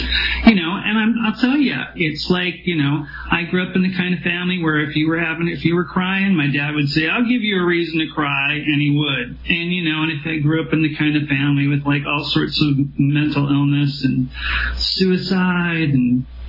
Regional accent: Seattle, Washington, United States; now in Los Angeles, United States; I am from Seattle, Washington, and now I live on the mean streets of Los Angeles.

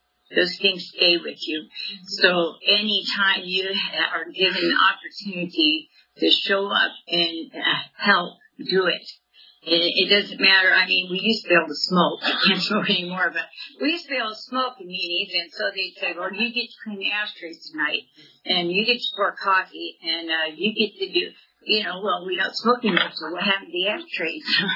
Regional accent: Michigan, United States; when I first came to California, I'm from Michigan, and I hate it there.

